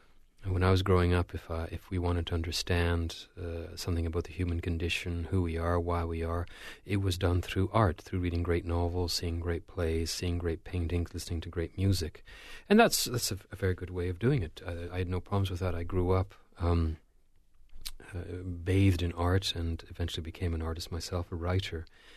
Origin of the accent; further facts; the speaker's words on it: Quebec, Canada; I'm, first of all, Canadian. Canada's a much more secular society than the United States, and I come from Quebec